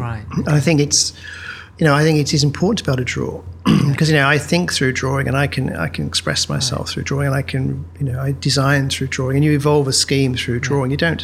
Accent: Birmingham, West Midlands, United Kingdom; born there; I was born in 1952 in Birmingham, and it was just after the war.

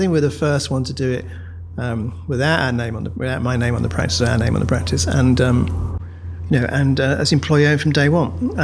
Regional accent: Birmingham, West Midlands, United Kingdom; born there; I was born in 1952 in Birmingham, and it was just after the war.

